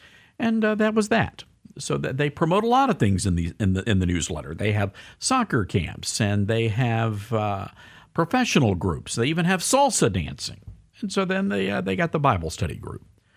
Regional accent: the South, United States; You know, growing up in the South, though, we've got our own groundhog down there.

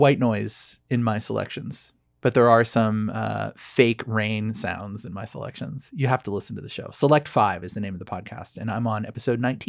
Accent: Laguna Beach, California, United States; also born or lived in Dana Point; Yeah, but I grew up in that whole part of the world, Dana Point, Laguna Beach.

